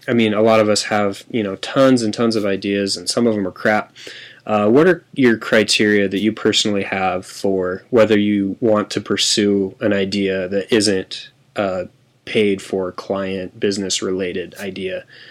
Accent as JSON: {"language": "English", "region": "Colorado", "country": "United States", "said": "I'm from Colorado."}